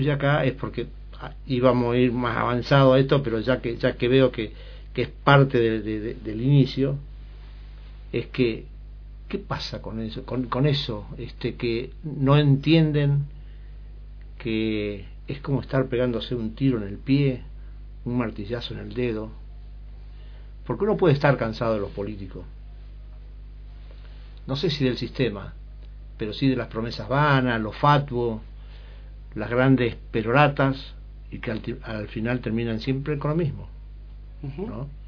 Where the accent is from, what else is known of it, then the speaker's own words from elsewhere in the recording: Santa Fe, Argentina; yo vengo de, antes de pasar por Buenos Aires, soy oriundo de Santa Fe.